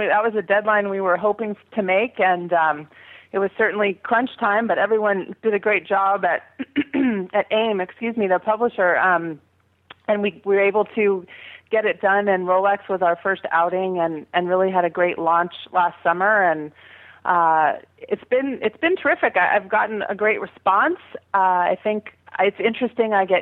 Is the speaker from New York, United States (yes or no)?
no; Berkeley, California, United States; from Berkeley, California